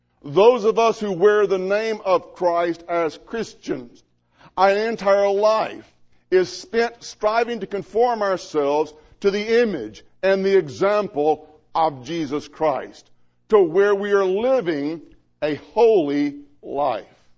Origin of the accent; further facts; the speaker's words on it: Mississippi, United States; I can remember growing up in Mississippi.